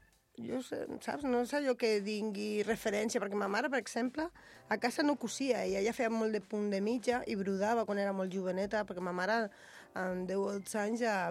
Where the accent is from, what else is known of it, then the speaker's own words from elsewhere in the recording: Torrelles, Catalonia, Spain; perquè jo soc de Torrelles